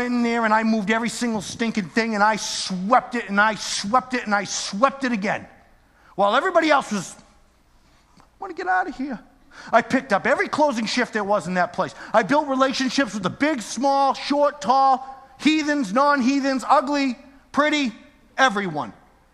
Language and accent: English; New England, United States; I'm from New England.